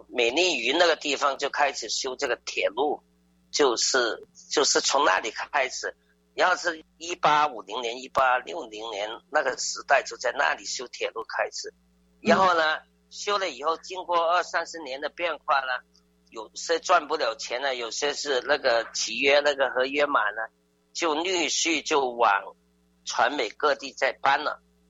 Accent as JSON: {"language": "Chinese", "region": "Guangdong", "country": "China", "accent": "Cantonese", "said": "我们广东话有一句就是卖猪仔，"}